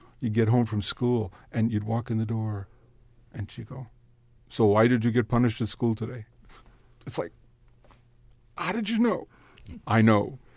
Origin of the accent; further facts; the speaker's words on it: Chicago, Illinois, United States; growing up in the South Side, Chicago's the center of the universe.